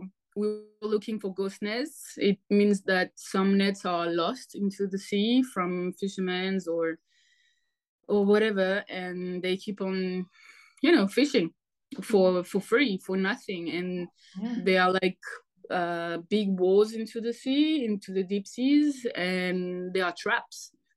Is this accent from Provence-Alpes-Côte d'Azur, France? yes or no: yes; Marseille, Provence-Alpes-Côte d'Azur, France; I come from Marseille, so I was born next to the Mediterranean Sea